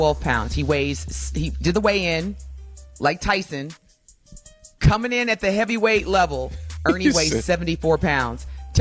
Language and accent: English; Evansville, Indiana, United States; every time I tell someone I'm from Evansville